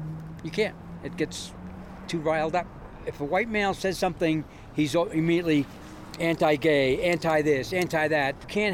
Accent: Albuquerque, New Mexico, United States; I'm from Albuquerque. I am retired.

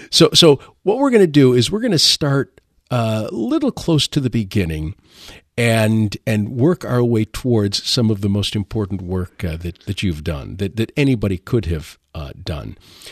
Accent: Detroit, Michigan, United States; Not only from Michigan, of course, we're speaking to West Michigan right now, but I'm from the Detroit area as well.

